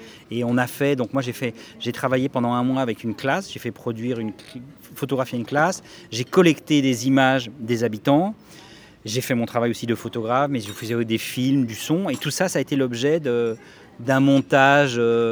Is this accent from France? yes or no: no; Burkina Faso; moi je suis de Burkina.